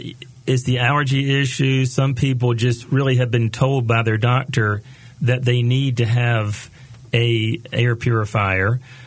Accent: Greenville, North Carolina, United States; But I was living in Greenville, North Carolina, which is my hometown

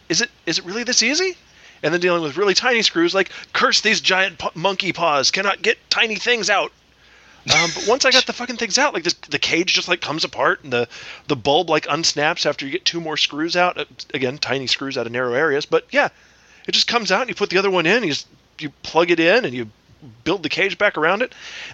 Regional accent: the South, United States; I was raised in the South. It was a very separated time.

